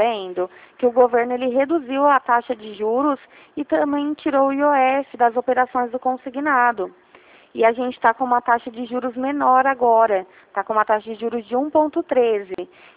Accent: São Paulo, Brazil; Eu sou daqui de São Paulo.

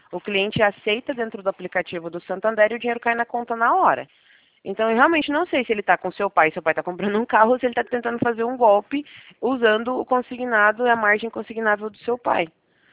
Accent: Curitiba, Paraná, Brazil; Eu sou de Curitiba, Paraná

